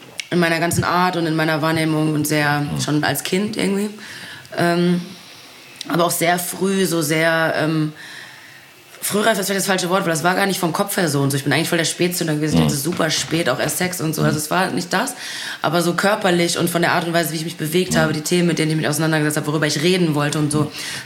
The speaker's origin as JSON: {"language": "German", "region": "North Rhine-Westphalia", "country": "Germany", "said": "Ich komme aus dem Pott."}